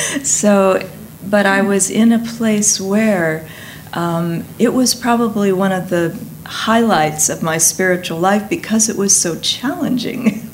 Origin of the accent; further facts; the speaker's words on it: Los Angeles, California, United States; born there; I realized that I was born in Los Angeles in 1946.